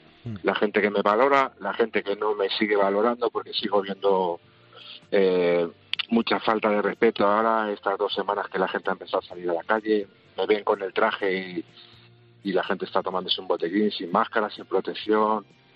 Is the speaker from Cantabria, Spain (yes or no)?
no; Madrid, Community of Madrid, Spain; now in Guadalajara, Spain; yo soy de Madrid, ahora vivo en Guadalajara